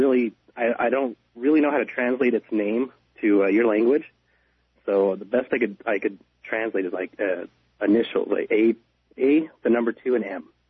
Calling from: Los Angeles, California, United States; I'm calling from Los Angeles.

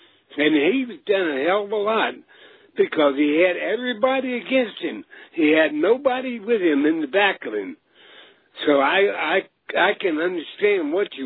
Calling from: Alabama, United States; from Alabama.

